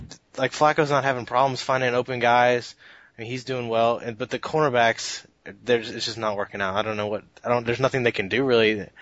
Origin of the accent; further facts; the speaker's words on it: Maryland, United States; So, if you've never listened before, I'm from Maryland. I'm a Ravens fan